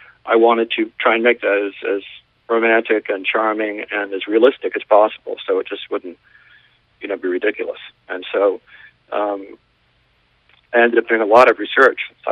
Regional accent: Bronx, New York, United States; born there; Well, I'm a New York, New Englander man. I was born in the Bronx, lived in New York City more just about half of my life, and I've spent a lot of time away from New England.

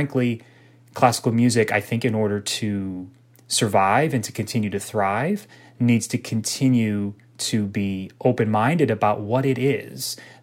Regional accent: New Orleans, Louisiana, United States; born or raised there

